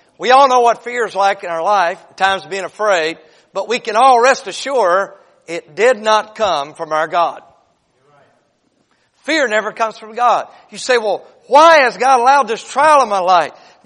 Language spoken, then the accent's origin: English; North Carolina, United States; moved away as an adult; also born or lived in Washington; I'm from North Carolina. My wife and I, we were married a few years. And then the Lord called us to go to Washington State, Seattle, from Seattle, 26 miles north.